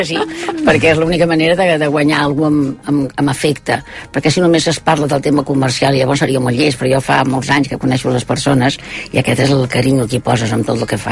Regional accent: Catalonia, Spain; Com a bona catalana

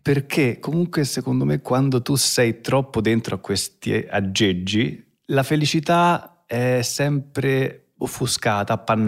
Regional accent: Scandicci, Tuscany, Italy; also born or lived in Florence; Allora, io sono nato in Toscana, a Firenze, negli anni 70, nel 74, un anno meraviglioso

